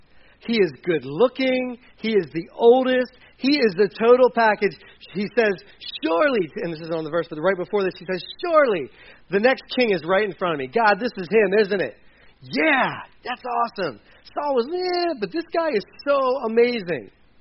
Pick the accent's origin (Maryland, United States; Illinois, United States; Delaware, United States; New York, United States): Delaware, United States; Hi, I'm from Delaware.